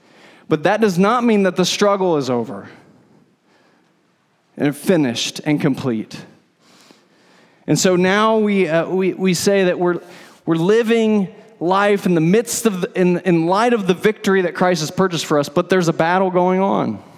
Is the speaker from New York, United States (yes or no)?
no; Dallas, Texas, United States; You know, I'm new from Dallas, right?